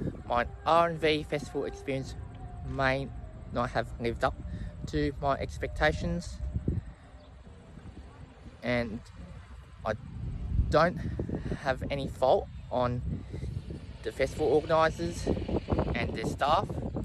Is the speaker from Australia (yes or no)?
yes; Australia; There is no drug testing system like that in New Zealand, unlike in my home country of Australia.